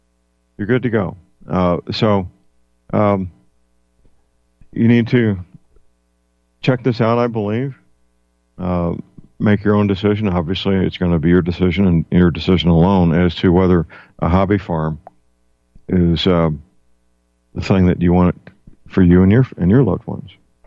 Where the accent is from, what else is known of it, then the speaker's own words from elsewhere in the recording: St. Louis, Missouri, United States; I'm a two-hour drive from things I visit in St. Louis, my hometown, and it's a reasonable drive.